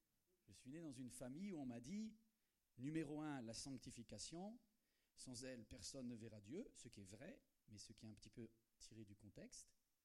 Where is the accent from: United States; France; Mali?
France; Brittany; je viens de Bretagne